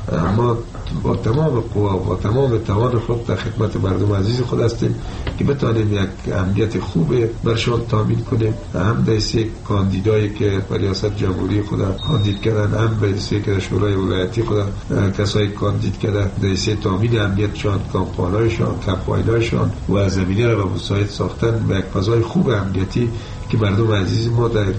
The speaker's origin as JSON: {"language": "Persian", "country": "Afghanistan", "said": "ما افغان هستیم"}